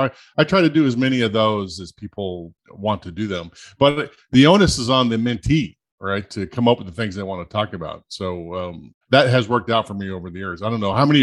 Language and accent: English; South Dakota, United States; I grew up in South Dakota, and the main job you get there in my little hometown was gold mining back in the day.